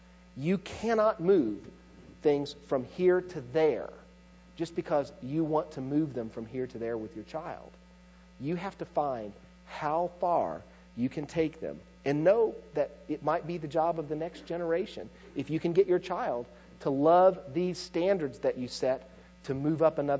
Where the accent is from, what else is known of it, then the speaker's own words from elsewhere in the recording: Midwest, United States; I hate bugs. I'm from the Midwest. Bugs are scary, okay?